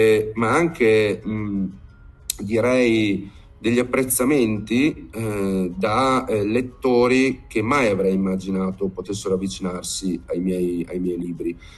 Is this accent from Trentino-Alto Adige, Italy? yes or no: yes; Bolzano, Trentino-Alto Adige, Italy; vivo appunto a Bologna da tantissimi anni e ho conosciuto molte persone. Mia madre è bolognese, una parte della mia famiglia è bolognese, anche se io sono originario di Bolzano